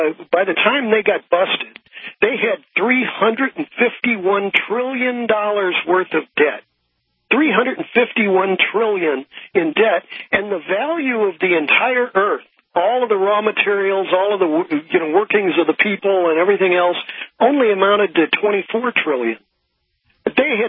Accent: Missouri, United States; And I came from Missouri.

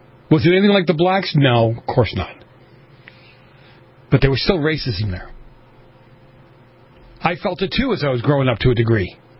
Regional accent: United States; born there; You know, I'm an American, period. This is my country. This was my adopted country. This is the country I was born in.

